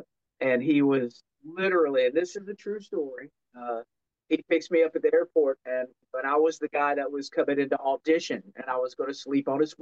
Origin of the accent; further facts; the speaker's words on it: North Carolina, United States; Well, it was really kind of crazy because I was a kid from North Carolina.